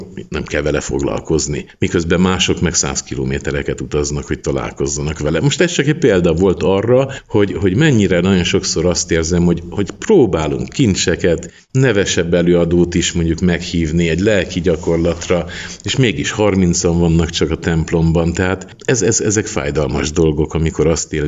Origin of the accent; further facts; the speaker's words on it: Baia Mare, Maramureș, Romania; én egy olyan egyházközségben nőttem fel, ahol szomjazták mondjuk úgy a programokat, hát nyilván persze az istenes programokat, de akár kulturális programokat is Nagybányán, a Krisztus Király templomban